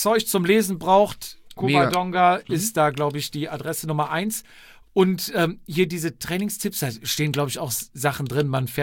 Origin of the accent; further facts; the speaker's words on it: Austria; als Österreicher